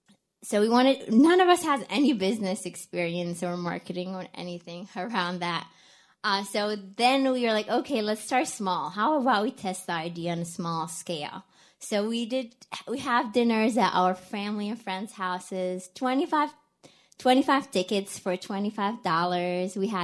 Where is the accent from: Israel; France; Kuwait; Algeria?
Kuwait; English is a second language; now in United States; I'm from Kuwait. I moved to the U.S. around 2010, which is like 9 years ago. I remember moving like in the middle of January to Wisconsin, a state I never heard about before